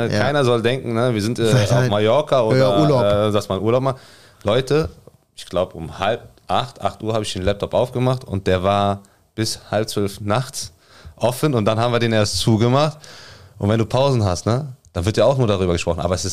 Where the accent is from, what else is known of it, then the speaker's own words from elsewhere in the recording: Sicily, Italy; In meiner Heimat, genau.